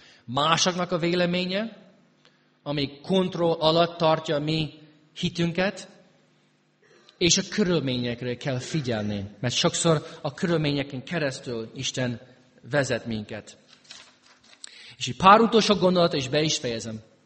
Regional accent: St. Louis, Missouri, United States; now in Hungary; azért jelentkeztem a St. Louis-i teológiára, mert az én szülővárosom.

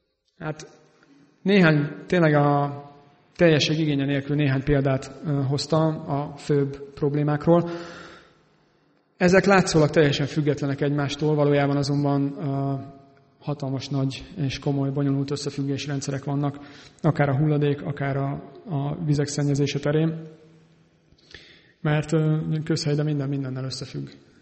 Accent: Esztergom, Komárom-Esztergom, Hungary; én esztergomi vagyok

